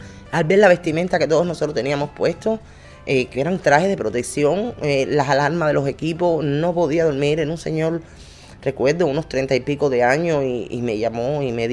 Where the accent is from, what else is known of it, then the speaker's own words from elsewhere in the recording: Cuba; nosotros somos de Cuba, nosotros somos cubanos